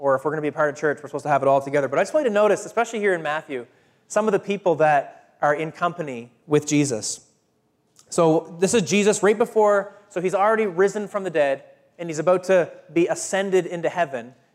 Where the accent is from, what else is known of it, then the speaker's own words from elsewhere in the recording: New Brunswick, Canada; now in Thunder Bay, Canada; my wife and I and our kids, we're from the East Coast. We're from New Brunswick.